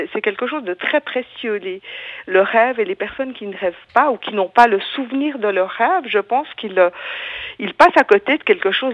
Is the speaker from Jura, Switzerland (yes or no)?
yes; Le Noirmont, Jura, Switzerland; D'ailleurs, je suis originaire du Noirmont et je trouve que c'est une région absolument magnifique.